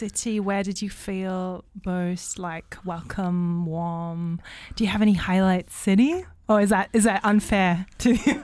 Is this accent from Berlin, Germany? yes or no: yes; Berlin, Germany; I'm from Berlin and I thought like that's near the water.